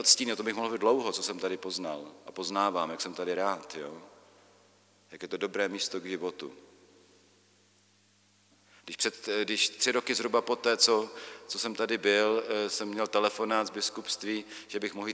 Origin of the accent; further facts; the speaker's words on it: Brno, South Moravian Region, Czechia; jako Brňák samozřejmě, mám své, trpěl jsem mnoha stereotypy.